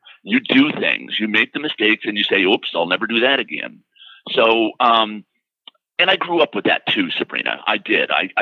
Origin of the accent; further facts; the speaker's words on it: Modesto, California, United States; I've always had it. I grew up with it in Modesto.